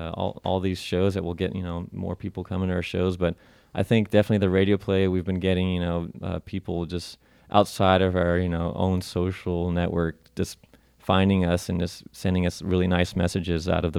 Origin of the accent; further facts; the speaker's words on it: Dallas, Texas, United States; because we're from Dallas